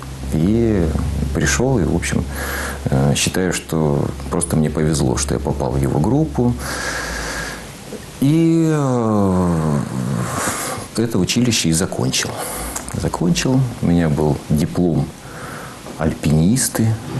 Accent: Krasnodar, Krasnodar Krai, Russia; born there; Значит, я родился в Краснодаре в 1971 году.

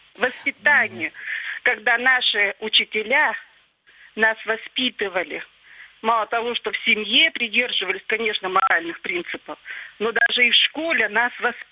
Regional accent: Anapa, Krasnodar Krai, Russia; я из Анапы.

